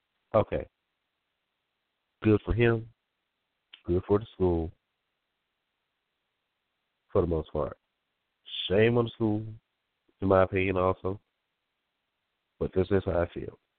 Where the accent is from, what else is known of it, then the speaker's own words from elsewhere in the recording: Arkansas, United States; Now, related to my home state of Arkansas